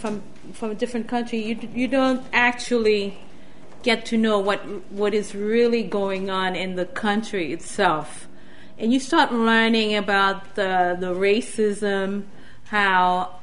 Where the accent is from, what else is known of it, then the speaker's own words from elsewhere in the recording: Brooklyn, New York, United States; also born or lived in Haiti; I'm from Haiti originally, but I grew up in Brooklyn. I did all my schooling in Brooklyn